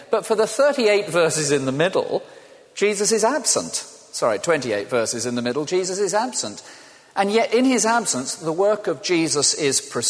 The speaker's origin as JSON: {"language": "English", "region": "South West England", "country": "United Kingdom", "tie": "born or raised there", "said": "I grew up in the West Country in a small village."}